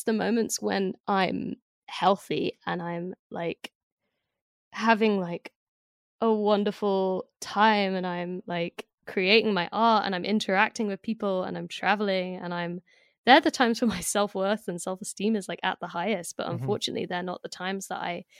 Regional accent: London, United Kingdom; And honestly, as a Londoner, like I realized I couldn't walk anywhere with headphones in anymore

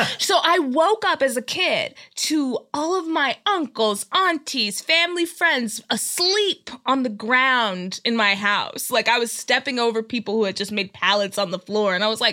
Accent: Dallas, Texas, United States; Dallas, Texas.

